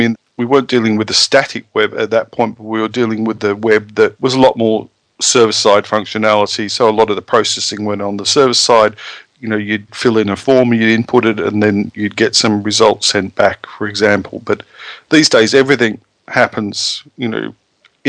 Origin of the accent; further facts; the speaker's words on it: Australia; when I decided to go back to Australia, which is my home country